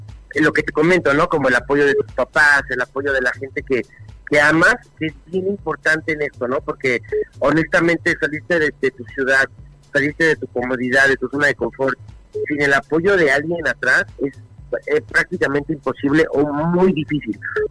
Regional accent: Tijuana, Baja California, Mexico; now in Mexico City, Mexico; En el 2010 nos vinimos a vivir a la Ciudad de México, porque nosotros somos de Tijuana.

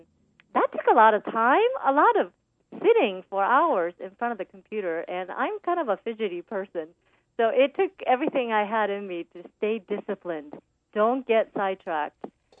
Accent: Osaka, Japan; growing up in Osaka, flying my kite, and just a carefree life.

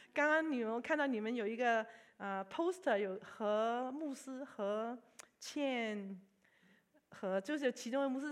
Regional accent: Hong Kong; 所以我在香港出生长大，我妈妈很辛苦把我姐姐跟我带大。然后呢因为那个时候的政治环境，我爸爸留在广州

